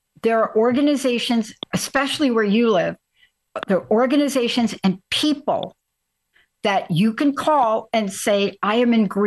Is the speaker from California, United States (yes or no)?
no; Bronx, New York, United States; I knew, because I'm from the Bronx.